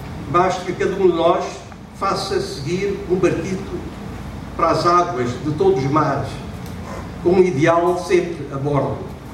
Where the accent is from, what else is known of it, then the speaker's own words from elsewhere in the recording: Macau; quando falo de Macau, minha terra, da minha família, vive há 10 gerações.